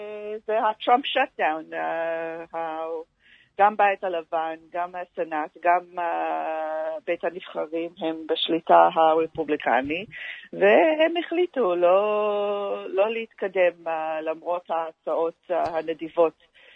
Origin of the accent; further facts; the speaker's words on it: United States; הממלכתיות? בטח, אנחנו עדיין אמריקאים.